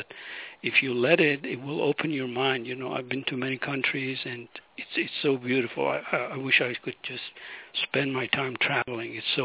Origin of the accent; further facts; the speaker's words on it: Iran; moved away; I can look at where I was living, you know, before I left Iran. By the way, I'm from Iran, you know, the title of the book says that.